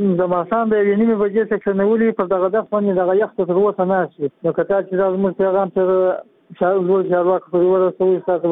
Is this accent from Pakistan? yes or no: no; Kandahar, Afghanistan; now in Mazar-i-Sharif, Afghanistan; د مزار شریف د ښارو څخه خبره کوم. زه د کندهار اوسېدونکی یم.